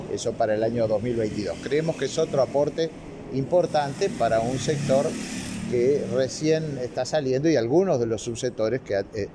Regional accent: Uruguay; somos pocos los uruguayos

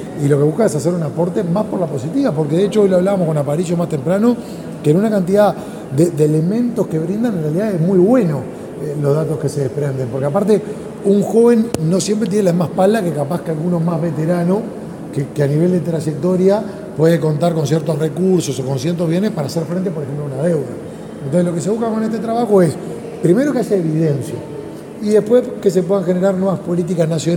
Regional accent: Uruguay; Primero, como uruguayo

